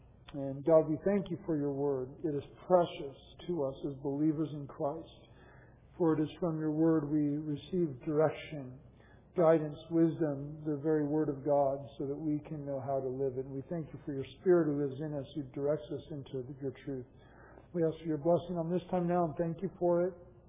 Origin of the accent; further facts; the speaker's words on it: San Luis Obispo, California, United States; And I grew up in San Luis Obispo, and which is kind of the central coast of California.